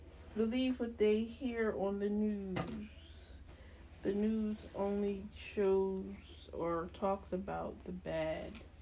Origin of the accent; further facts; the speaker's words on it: Camden, New Jersey, United States; I don't plan on staying, but I will always come back to my hometown.